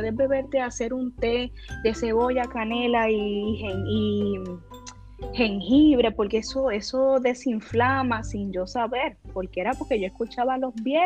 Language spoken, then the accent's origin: Spanish; Dominican Republic; now in Puerto Rico; Yo soy una joven dominicana que llegó a Puerto Rico hace 8 años